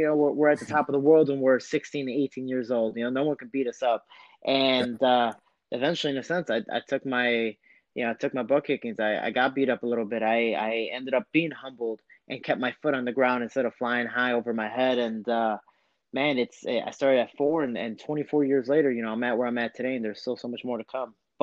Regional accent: Chicago, Illinois, United States; Like, again, I'm another shorty from Chicago.

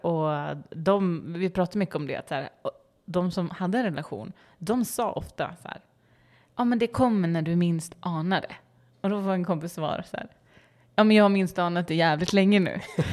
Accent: Gävle, Gävleborg County, Sweden; Att liksom, som vi är uppvuxna i Gävle i en liten stad.

